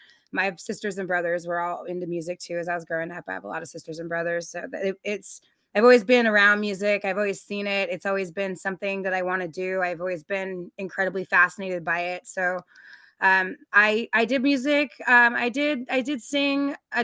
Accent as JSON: {"language": "English", "town": "Auburn", "region": "Washington", "country": "United States", "tie": "born or raised there", "said": "I actually grew up in the Seattle area. I'm from Auburn, and I've always kind of sang."}